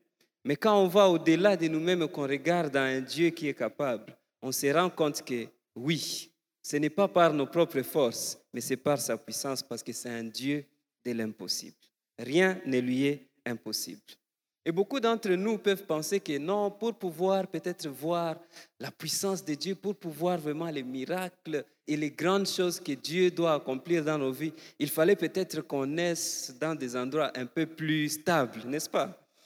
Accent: DR Congo; Mais à un moment, il fallait que je rentre ici, chez nous, au Congo. C'était en 2017, en décembre.

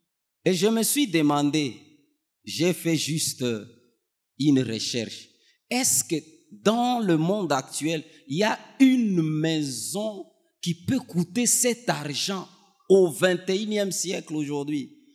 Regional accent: Bunia, Ituri, DR Congo; Comme je suis de Bounia, j'ai laissé 1 kilo d'or à Bounia

